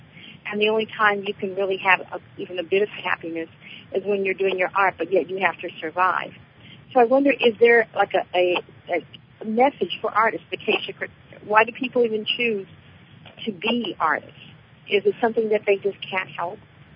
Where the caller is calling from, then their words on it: Oakland, California, United States; Well, right now I'm in Oakland, California.